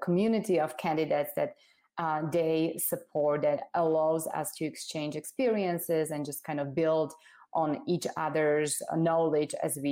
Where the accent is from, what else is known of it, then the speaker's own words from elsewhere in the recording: Slovakia; I grew up in Slovakia. Everybody can tell that I'm an immigrant. I was 12 years old in 1989